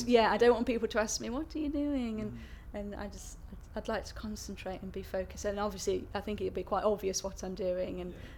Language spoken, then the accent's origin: English; England, United Kingdom; I was born in the Midlands. I haven't really moved very far. In fact, at the moment, I've moved even closer to where I was born, just around the corner from the house I lived in when I was a child.